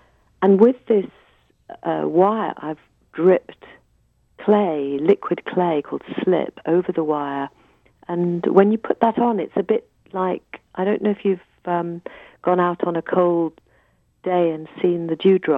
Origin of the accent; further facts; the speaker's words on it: London, United Kingdom; even though I was brought up in London, we walked in the countryside a lot in Scotland and in the southwest of England on Dartmoor.